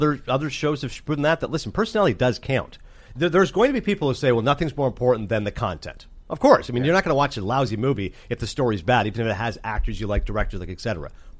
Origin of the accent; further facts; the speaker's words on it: Canada; You guys know I'm Canadian.